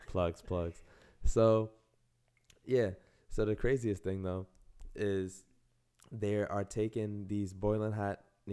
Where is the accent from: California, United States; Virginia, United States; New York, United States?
New York, United States; Bronx; also born or lived in Yonkers / Rockland County; So I grew up in New York. I grew up originally in the Bronx, had a small stint in Yonkers, Cross County. Actually had a little time up in Rockland County too.